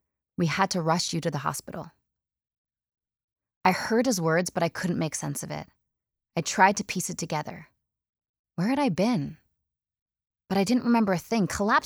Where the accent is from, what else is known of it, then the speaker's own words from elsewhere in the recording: Canada; I was in Australia, over 8,000 miles away from my hometown in Canada